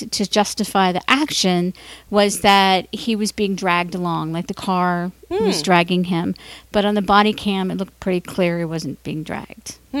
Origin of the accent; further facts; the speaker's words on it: Cincinnati, Ohio, United States; One of them happened in my hometown of Cincinnati, Ohio.